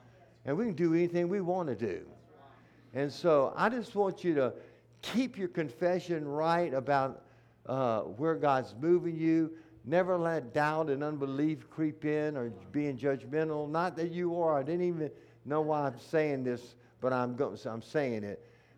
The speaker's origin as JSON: {"language": "English", "region": "Louisiana", "country": "United States", "said": "Now, I'm from South Louisiana. That's where the Cajuns are. You know, and we have boudin and etouffee and jambalaya."}